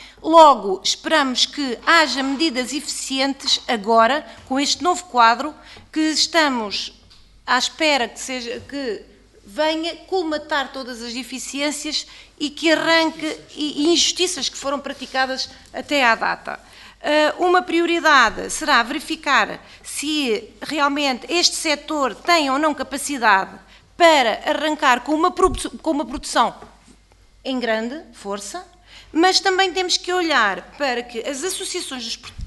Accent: Bragança, Portugal; é do meu distrito, eu sou do distrito de Bragança

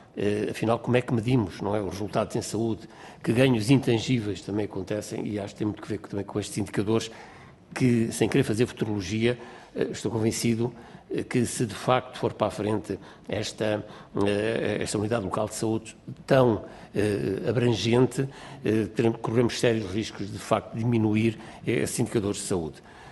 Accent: Porto, Portugal; eu sendo portuense

